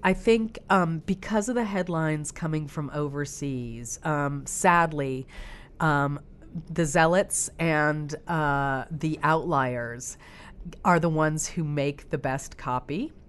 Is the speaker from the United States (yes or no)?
yes; Midwest, United States; also born or lived in Middle East / Central Asia; I was raised partly in the Midwest, in the Middle East, and Central Asia, so I got really interested in Muslim societies